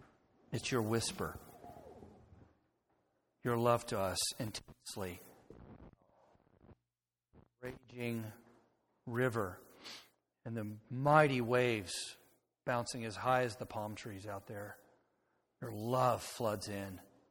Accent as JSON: {"language": "English", "region": "Florida", "country": "United States", "tie": "born or raised there", "said": "I grew up in Florida. Storms were powerful. Lightning was unbelievable. Lightning capital of the world."}